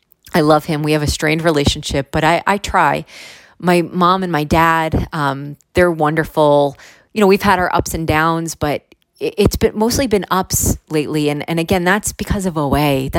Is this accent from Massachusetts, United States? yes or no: yes; Massachusetts, United States; I'm from Western Massachusetts.